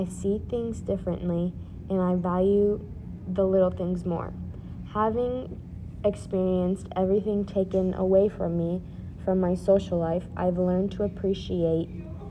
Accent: Virginia, United States; we're from Virginia.

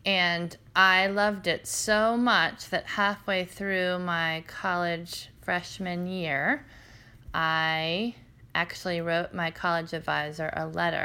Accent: Washington, District of Columbia, United States; I grew up in Washington, D.C., and my school had a great college advisor

